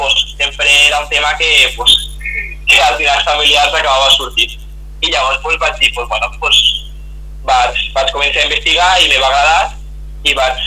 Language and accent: Catalan; La Ràpita, Catalonia, Spain; tinc 19 anys, se m'acaba ja que ja me'n faig 20, soc de la Ràpita, he viscut tota la vida aquí, l'únic que la meva revisalla i el meu revisalla provenen de Vallibona. I llavors, pues, des de menú que vaig allí és com el meu segon poble.